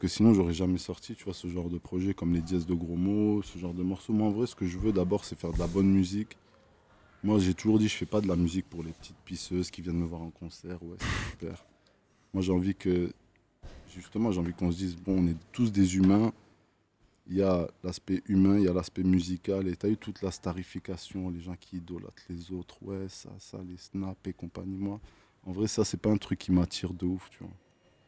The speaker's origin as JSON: {"language": "French", "town": "Creutzwald", "region": "Grand Est", "country": "France", "tie": "born there", "said": "Je suis né à Creutzwald, mon gars, dis-toi. Donc Creutzwald, tu vois, c'est un patelin en Moselle"}